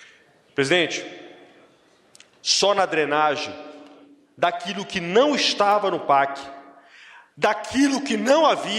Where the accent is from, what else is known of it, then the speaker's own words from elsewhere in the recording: Pará, Brazil; eu, como paraense, lhe agradeço, como um amante do Marajó